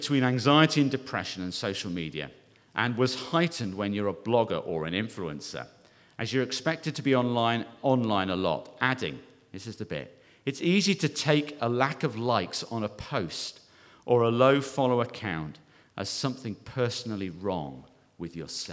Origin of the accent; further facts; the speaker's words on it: England, United Kingdom; also born or lived in Scotland; I grew up in the north of the UK. Well, north of England, rather, I should say. And then I went to university in Scotland. So I count myself as a northerner